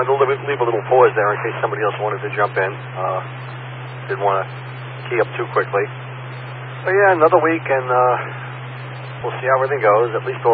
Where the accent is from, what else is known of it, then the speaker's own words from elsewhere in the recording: Babylon, New York, United States; I remember as a child, I grew up in Babylon Village, and the National Guard would go through town